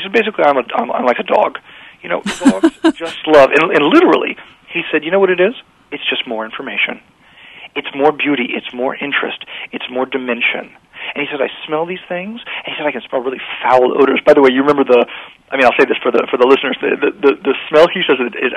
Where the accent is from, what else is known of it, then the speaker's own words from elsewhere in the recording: Washington, District of Columbia, United States; I grew up in Washington D.C.